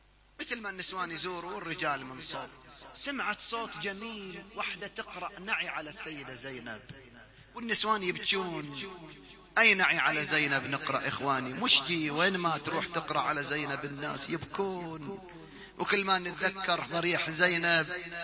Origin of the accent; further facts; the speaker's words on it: Qatif, Eastern Province, Saudi Arabia; هذه القصة حصلت عندنا في القطيف